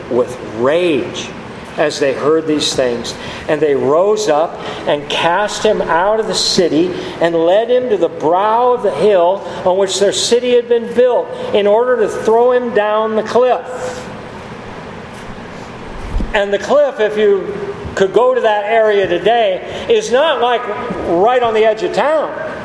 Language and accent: English; Iowa, United States; Several years ago, I had to make a trip back home to my hometown. You know, I've always said Iowa's a great state to be from, and about 1,000 miles is a good start.